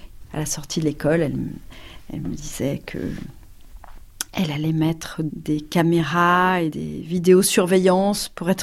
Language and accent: French; Paris, Île-de-France, France; J'ai grandi à Paris et j'ai été dans une petite école privée du coin.